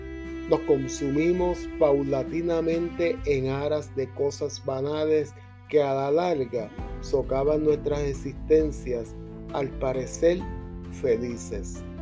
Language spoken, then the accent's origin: Spanish; Puerto Rico; la violenta situación que vivimos nosotros como puertorriqueños día a día para sobrevivir a duras penas en esta sociedad